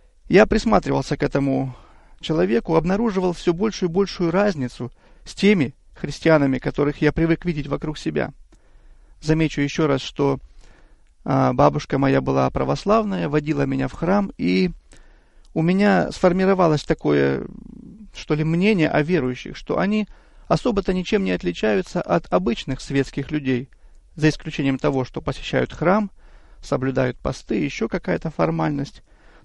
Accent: Kabardino-Balkaria, Russia; moved away as an adult; also born or lived in Siberia; now in United States; Я родился в Сибири, в семье обыкновенных рабочих. Еще в моем раннем детстве родители решили переехать на Северный Кавказ, в Кабардино-Балкарию. Ну, собственно, где я и провел большую часть своей жизни, пока в 2006 году не переехал в Соединенные Штаты.

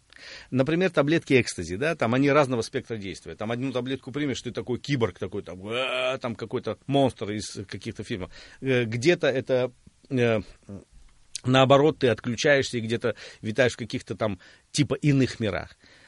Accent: Armenia; я вырос в Армении

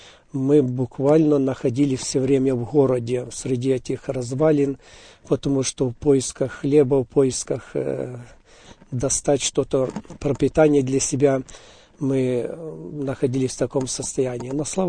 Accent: Hadiach, Poltava Oblast, Ukraine; Я сам родился в Полтавской области, город Гадяч, сразу в послевоенное время. Жили мы в очень разрушенном городе.

